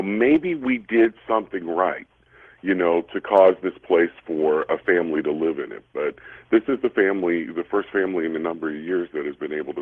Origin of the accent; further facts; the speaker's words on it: Washington, Missouri, United States; I was a kid from Washington, Missouri at that time. Union, Missouri is right next to Washington, but it's like light years apart.